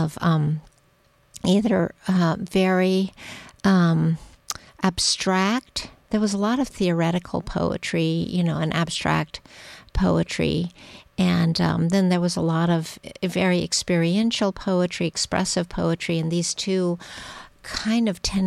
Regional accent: Arizona, United States; she grew up, of course, in Arkansas, and I grew up in Arizona, but my dad was from Mississippi

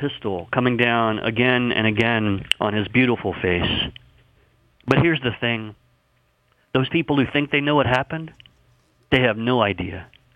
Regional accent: South Carolina, United States; I grew up in South Carolina in the 1970s and 80s

